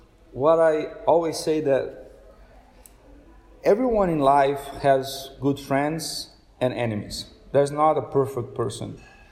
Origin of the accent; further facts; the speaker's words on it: Brazil; English is a second language; Brazil, my country, my home country, gave me everything that I have, that made me what I am right now.